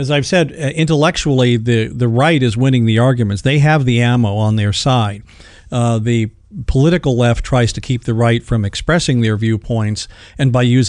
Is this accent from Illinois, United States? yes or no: yes; Illinois, United States; And he was from Chicago, and I'm from Illinois.